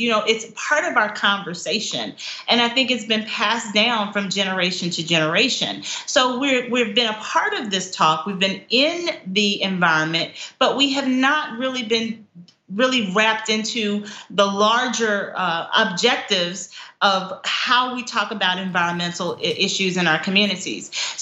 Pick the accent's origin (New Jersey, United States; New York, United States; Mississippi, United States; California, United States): Mississippi, United States; That was certainly my experience, both as a kid growing up in the Mississippi Delta